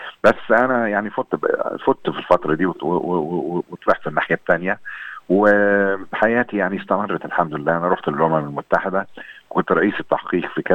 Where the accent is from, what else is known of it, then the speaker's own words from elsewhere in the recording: Asyut, Asyut Governorate, Egypt; بس انا اهل من الاصل من أسيوط يعني صعيدي